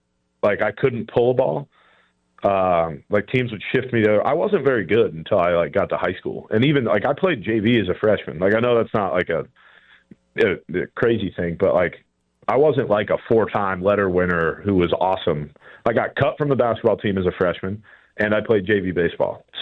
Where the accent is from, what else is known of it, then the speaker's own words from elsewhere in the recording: Virginia, United States; my wife thinks that I've never driven in the snow before because I'm from Virginia and she's from Ohio.